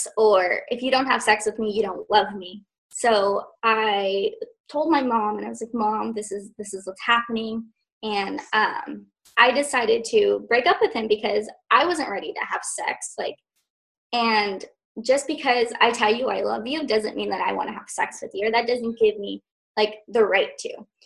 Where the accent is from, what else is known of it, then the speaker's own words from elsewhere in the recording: California, United States; also born or lived in Los Angeles County; And then I was born here in Orange County. Lived in LA County for a few years and then moved to Orange County and then moved back to LA County.